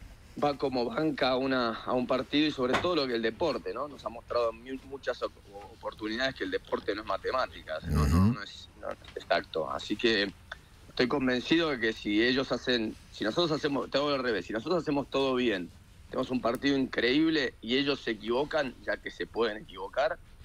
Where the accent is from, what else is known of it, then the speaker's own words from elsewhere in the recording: Argentina; Es una linda historia como argentino.